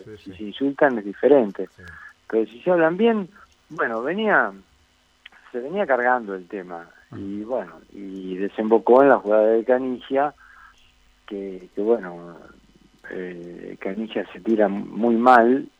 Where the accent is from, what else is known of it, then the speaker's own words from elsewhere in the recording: San Fernando, Buenos Aires Province, Argentina; somos de San Fernando, ajá, provincia de Buenos Aires.